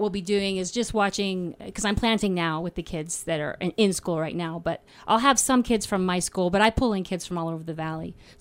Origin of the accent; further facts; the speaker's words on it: Colorado, United States; I grew up on the Front Range, and they don't call it the Rocky Mountains for nothing, right?